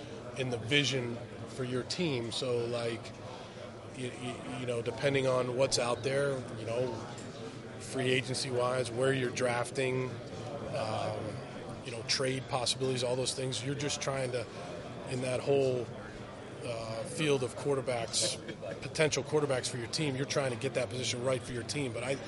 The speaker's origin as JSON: {"language": "English", "town": "Boston", "region": "Massachusetts", "country": "United States", "said": "I'm from Boston, so I understand that."}